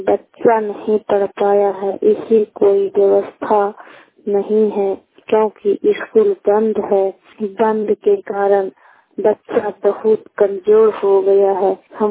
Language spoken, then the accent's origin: Hindi; Raghunathpur, Bihar, India; Raghunathpur post Sompur, हमारे जिला मुंगेर, राज Bihar, pin code 81।